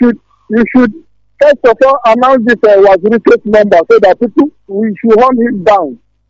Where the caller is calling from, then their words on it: Benin; I'm calling from Benin Republic.